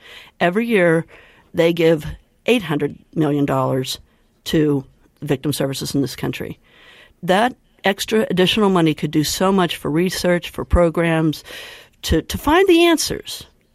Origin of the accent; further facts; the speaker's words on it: Pittsburgh, Pennsylvania, United States; excuse me, I'm from Pittsburgh